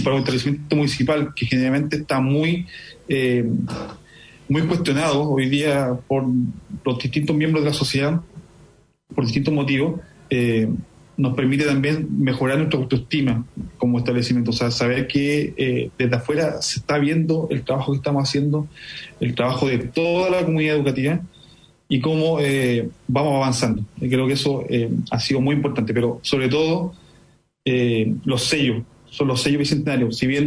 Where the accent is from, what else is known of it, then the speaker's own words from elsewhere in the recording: Talca, Maule, Chile; soy de Talca, soy talquino, nacido y criado allá, formado también en mi pregrado en esa ciudad, soy profesor de historia